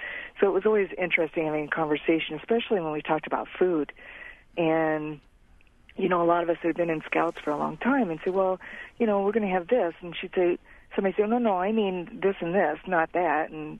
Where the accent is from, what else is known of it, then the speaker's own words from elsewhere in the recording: Illinois, United States; I am originally from Central Illinois, and I worked with a doctor that was from Chicago area, and we both say tad.